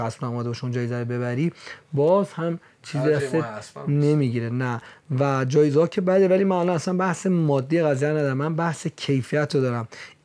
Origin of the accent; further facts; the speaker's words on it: Iran; ما به عنوان یک ایرانی خودمون رو ثابت کنیم